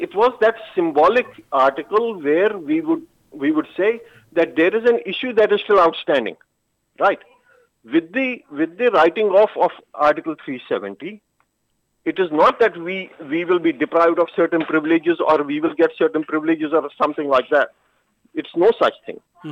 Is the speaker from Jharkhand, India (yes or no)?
no; Srinagar, Jammu and Kashmir, India; मैं श्रीनगर से हूँ।